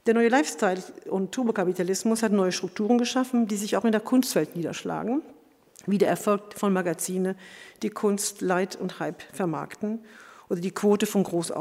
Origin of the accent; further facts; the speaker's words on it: France; German is a second language; ich komme aus Frankreich, es ist eine Weile her, dass ich hin und her pendle